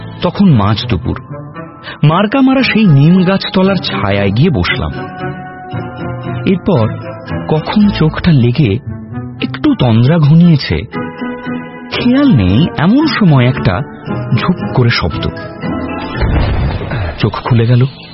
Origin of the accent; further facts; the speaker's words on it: Haral, West Bengal, India; আমার বাড়ি গ্রামে, ঠাকুরতলা, গ্রামের নাম হরাল। হাওড়া বর্ধমান মেন লাইনের বঞ্চি স্টেশন থেকে বাসে কিংবা অটোয় ওই মিনিট বিশেক।